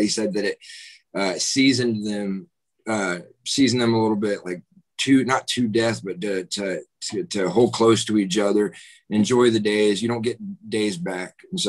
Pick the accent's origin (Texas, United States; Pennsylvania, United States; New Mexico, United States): Texas, United States; Lake Dallas; Growing up in Lake Dallas, remember a billboard on I-35 just past the catfish farm